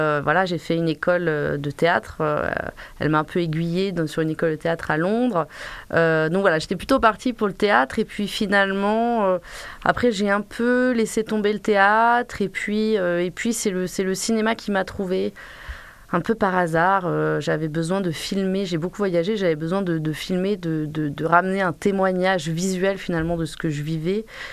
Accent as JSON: {"language": "French", "town": "Rovona", "region": "Auvergne-Rhône-Alpes", "country": "France", "tie": "born or raised there", "also_born_or_lived": "Lyon", "said": "moi je suis née à Lyon, même si j'ai jamais vécu à Lyon, et puis j'ai vécu à Rovona, dans un petit village où vit toujours ma maman."}